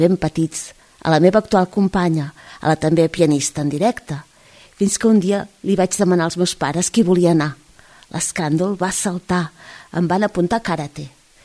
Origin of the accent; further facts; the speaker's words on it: Martorell, Catalonia, Spain; Tornant al principi, al meu barri natal de Martorell hi havia una acadèmia de dansa.